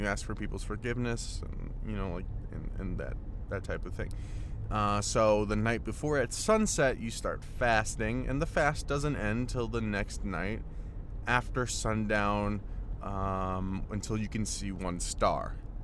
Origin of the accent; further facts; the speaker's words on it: Australia; accent: Australian; the problem with my Australian accent is that I kind of go with a bit of a stereotypical one